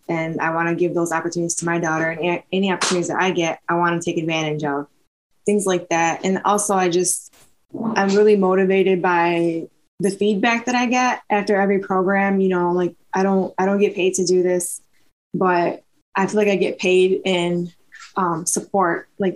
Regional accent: Saginaw, Michigan, United States; I'm from Saginaw, Michigan.

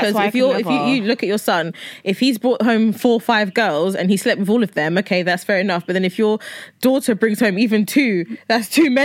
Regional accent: Nigeria; okay, I'm Nigerian

